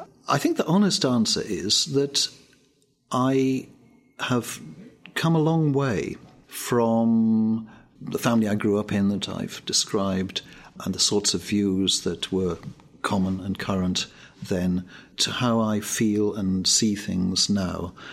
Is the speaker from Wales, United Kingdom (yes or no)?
yes; Wales, United Kingdom; yes, I'm Jewish, but I'm Welsh, and I'm Welsh, born and bred